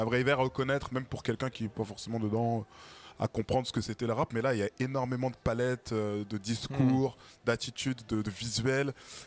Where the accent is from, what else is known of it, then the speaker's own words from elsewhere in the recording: Viry-Châtillon, Île-de-France, France; j'y ai grandi tout simplement et que j'ai grandi à Viry-Châtillon.